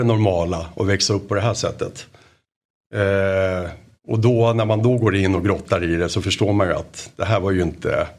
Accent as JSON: {"language": "Swedish", "town": "Solna", "region": "Stockholm County", "country": "Sweden", "tie": "born there", "said": "Och när jag är född i Solna, då blev det ju självklart AIK också."}